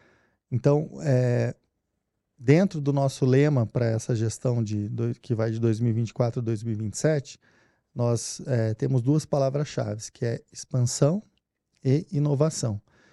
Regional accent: Brazil; como brasileiro, né, entender que nós e nosso mercado está evoluído

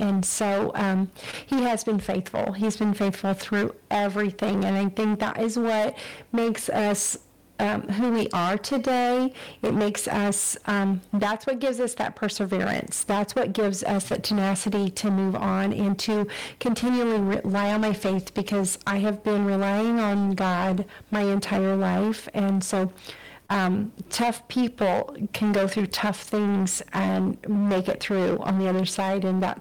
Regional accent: Houston, Texas, United States; And so I was raised in Metro Houston, and we would visit Galveston then to see my grandma.

